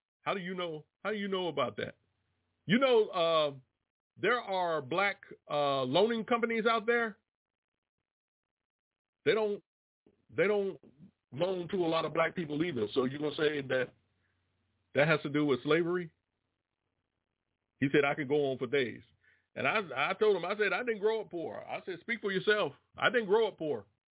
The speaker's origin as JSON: {"language": "English", "town": "Washington", "region": "District of Columbia", "country": "United States", "tie": "born or raised there", "also_born_or_lived": "Roanoke", "lives_now": "Durham, United States", "said": "And I told him I was born in Roanoke, Virginia. Grew up in the Washington, D.C. area and presently live in Durham, North Carolina."}